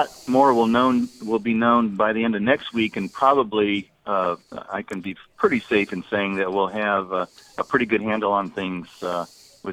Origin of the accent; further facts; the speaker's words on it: Iowa, United States; now in Missouri, United States; I grew up in Iowa and we took our beans out and then our corn. But here, for much of Missouri, the corn comes out first and then the soybeans.